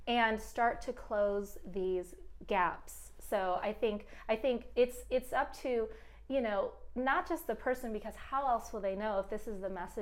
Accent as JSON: {"language": "English", "town": "Detroit", "region": "Michigan", "country": "United States", "tie": "born or raised there", "said": "And I grew up in Detroit, and in Detroit, you know, we all kind of, I feel like almost everyone I knew owned their homes, and it was really accessible."}